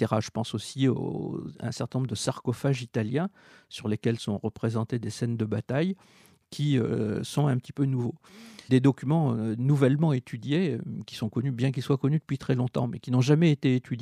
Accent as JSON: {"language": "French", "town": "Carthage", "region": "Tunis Governorate", "country": "Tunisia", "tie": "born there", "said": "parce que je suis né à Carthage."}